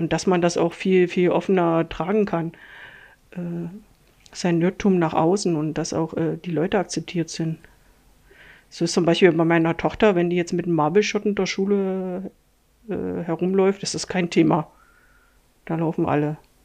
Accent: East Germany, Germany; Ich bin in der DDR aufgewachsen, dann kam der Wechsel in die BRD

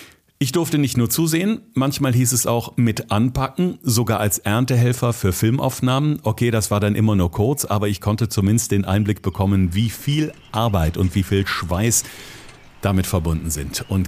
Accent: Kempen, North Rhine-Westphalia, Germany; Ich komme selbst aus Kempen und bin ein Kind des Niederrheins.

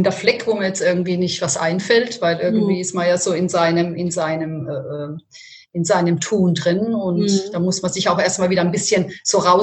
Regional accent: Italy; Ich komme aus Italien und da ist die Küche auch zu vielfältig

